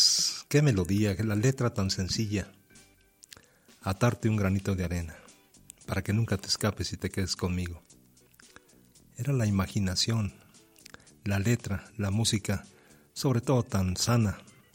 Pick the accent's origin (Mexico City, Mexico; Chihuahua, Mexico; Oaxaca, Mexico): Chihuahua, Mexico; Meoqui; en mi pueblito Meoqui, Chihuahua.